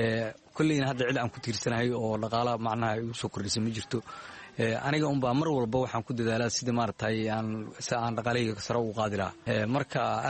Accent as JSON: {"language": "Somali", "town": "Mogadishu", "region": "Banaadir", "country": "Somalia"}